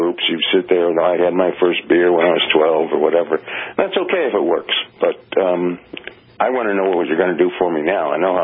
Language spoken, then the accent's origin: English; Houston, Texas, United States; Yeah, and I'm from Houston, and I used to go to Rice football games.